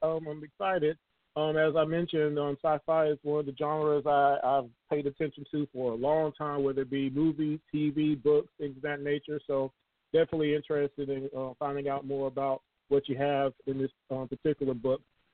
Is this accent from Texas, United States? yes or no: no; Queens, New York, United States; I'm actually from Queens, New York myself.